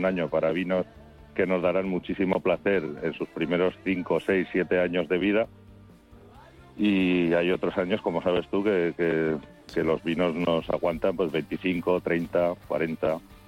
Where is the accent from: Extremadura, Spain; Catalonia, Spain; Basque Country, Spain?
Basque Country, Spain; Laguardia; yo nací aquí, ¿no? Nací en La Guardia y es donde me siento cómodo y creo que lo que conozco y conozco bien, pero me moví por otras zonas y al final decidí que no me quería mover, ya no de La Rioja, sino de mi pueblo